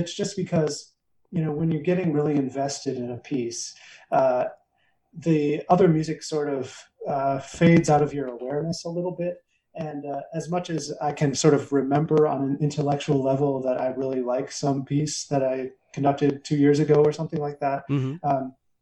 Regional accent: Wisconsin, United States; now in Montana, United States; I'm originally from Wisconsin and grew up in a small town in the middle of nowhere in rural Wisconsin. And so a Midwestern, Northern boy at heart, but after a few stops in various places in the country, I made my way to Montana.

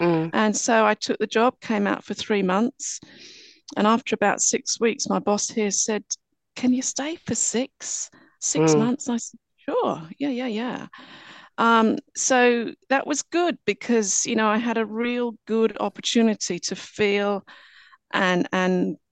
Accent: England, United Kingdom; moved away as an adult; I'm English, and … I came out, I did my nurse training in England, and actually ventured out to Australia when I was in my 20s

